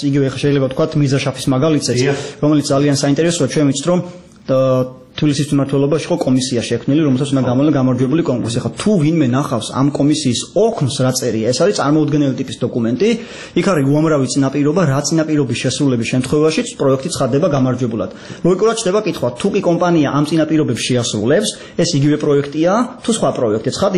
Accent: Batumi, Adjara, Georgia; რეალურად მე ბათუმში დავიბადე, გავიზარდე

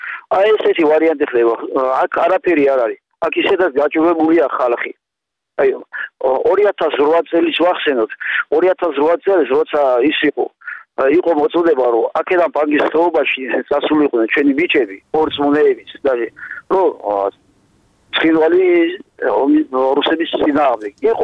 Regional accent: Kakheti, Georgia; ჩვენ აქ დავიბადეთ, გავიზარდეთ, გვეყვარება.

